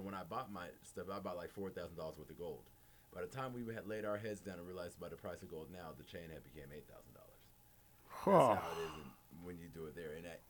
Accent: Midwest, United States; also born or lived in Washington; I'm a Midwest product, but I was born in Washington because my mom's parents were in the military, and my dad was a military man.

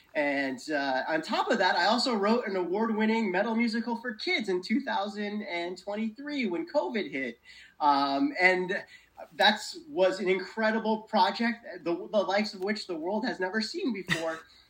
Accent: Exeter, Pennsylvania, United States; So I grew up in Exeter, Pennsylvania, a small coal miner town.

